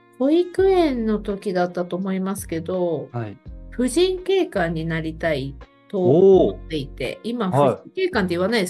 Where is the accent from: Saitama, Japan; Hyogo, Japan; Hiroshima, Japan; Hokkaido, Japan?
Hokkaido, Japan; Asahikawa; now in Iida, Japan; 長野県飯田市に住んでおりますが、出身は北海道旭川市です。なので、はい、雪には強いし寒さにも強いんですけど、やっぱり違う土地へお嫁に来て、もう25年6年くらい経つんです